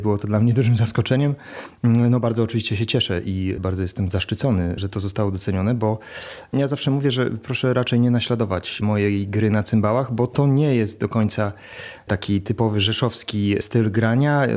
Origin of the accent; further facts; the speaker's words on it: Jarosław, Subcarpathian Voivodeship, Poland; pochodzę z Jarosławia